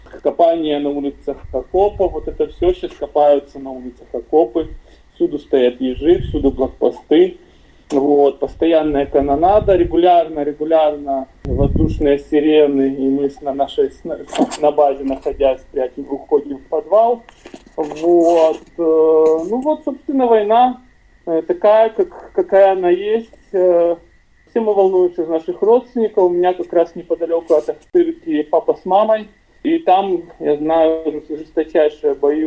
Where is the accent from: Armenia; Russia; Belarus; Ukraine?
Ukraine; я, хоть я и украинец, и нахожусь в украинской традиции, для меня русская культура и русская традиция не чужая.